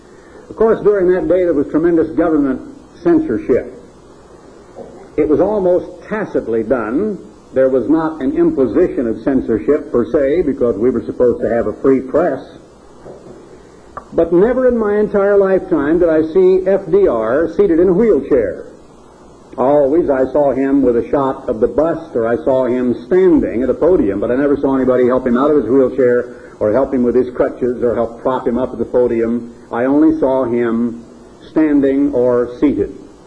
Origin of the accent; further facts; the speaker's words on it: Oregon, United States; Now, in my own case, I was born in Oregon. I grew up in Oregon